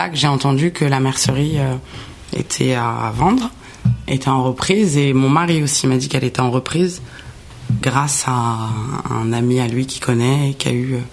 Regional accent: Deuil-la-Barre, Île-de-France, France; Je viens de Deuil-la-Barre, de base

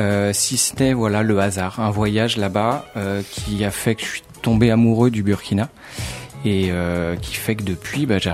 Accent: Île-de-France, France; Résident le Val d'Oise depuis ma naissance.

